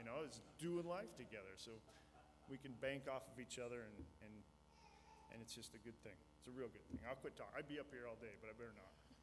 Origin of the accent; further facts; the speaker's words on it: Harlipton, Montana, United States; And I was born and raised in Harlipton, Montana. Small town guy. I love Montana.